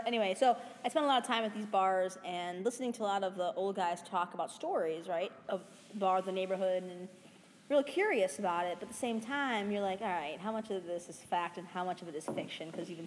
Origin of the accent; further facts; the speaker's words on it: Chicago, Illinois, United States; my hometown of Chicago is a prime example of everything that that means. So I came back home after graduate school